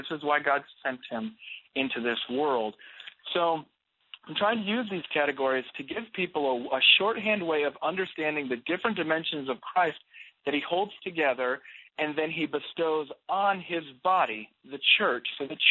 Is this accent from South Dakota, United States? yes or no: yes; South Dakota, United States; Growing up on the Great Plains, growing up in South Dakota, I grew up in a church that was in the mainline Protestant tradition